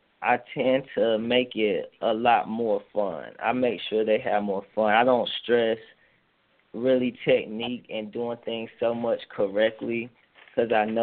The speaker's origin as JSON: {"language": "English", "town": "Durham", "region": "North Carolina", "country": "United States", "tie": "born or raised there", "said": "Well, I am from Durham, North Carolina, born and raised. I went to Northern High School, graduated from there in 2008"}